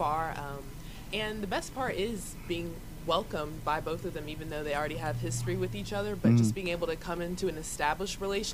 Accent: Illinois, United States; moved away; also born or lived in South Carolina; I'm originally from Illinois, and I most recently moved from Columbia, South Carolina.

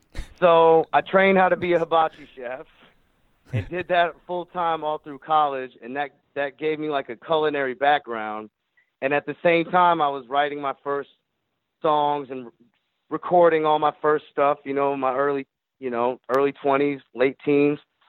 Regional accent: Jacksonville, Florida, United States; As a young teenager, growing up in Jacksonville, Florida, I lived kind of near the Navy base, and I was surrounded by Filipinos, man

